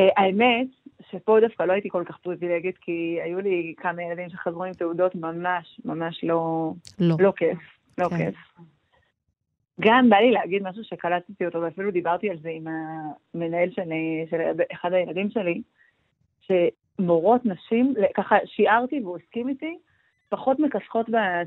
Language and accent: Hebrew; Jerusalem, Jerusalem District, Israel; אני ירושלמית